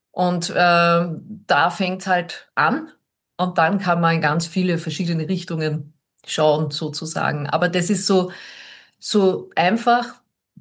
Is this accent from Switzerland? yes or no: no; Upper Austria, Austria; ich bin Oberösterreicherin ursprünglich